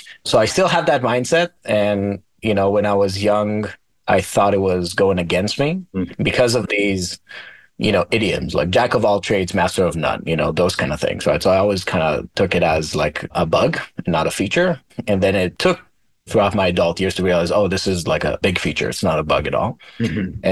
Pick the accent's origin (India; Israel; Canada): Israel; English is a second language; moved away as an adult; now in United States; Yeah, born and raised in Israel. So I spent all my young and early adulthood in Israel and moved to the States when I was around 26 or so.